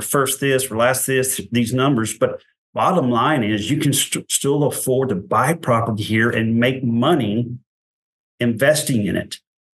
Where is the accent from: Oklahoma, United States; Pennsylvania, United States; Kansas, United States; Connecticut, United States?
Oklahoma, United States; Now, I came from Oklahoma, and I thought it was the worst thing I'd ever seen.